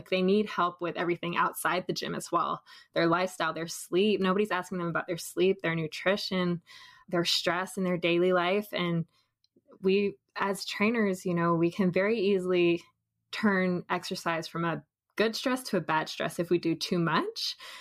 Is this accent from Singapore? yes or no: yes; Singapore; Yeah, I'm a half-blood. So born and raised in Singapore